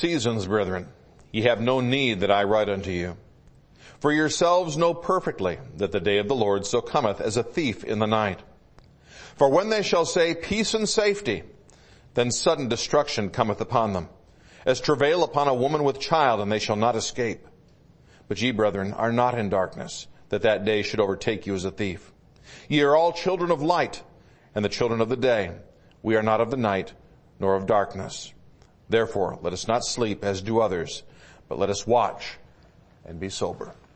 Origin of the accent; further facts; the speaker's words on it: Michigan, United States; moved away; I grew up in Michigan. I've been here for over half my life, but I grew up in Michigan.